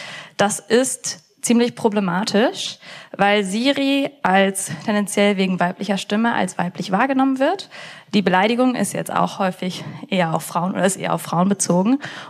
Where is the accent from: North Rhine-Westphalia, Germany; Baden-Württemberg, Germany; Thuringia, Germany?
North Rhine-Westphalia, Germany; Aachen; also ich komme aus Aachen, ist sehr männerdominiert